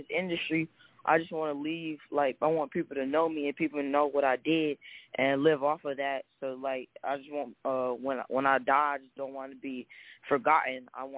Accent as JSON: {"language": "English", "town": "Atlanta", "region": "Georgia", "country": "United States", "said": "I'm from Atlanta, Georgia."}